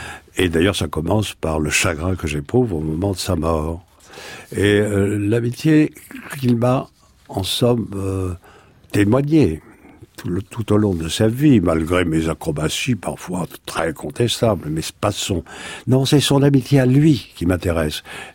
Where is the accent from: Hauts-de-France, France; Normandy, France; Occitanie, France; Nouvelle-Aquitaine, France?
Nouvelle-Aquitaine, France; Bordeaux; Les Lumières, ça m'intéresse, voyez-vous, parce que je viens de Bordeaux